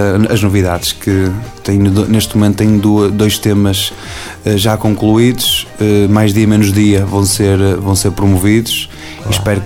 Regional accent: Vizela, Braga, Portugal; pastelaria Ponte Ló Delícia de Vizela, que é a minha terra.

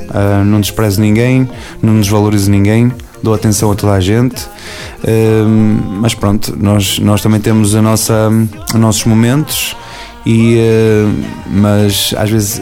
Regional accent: Vizela, Braga, Portugal; pastelaria Ponte Ló Delícia de Vizela, que é a minha terra.

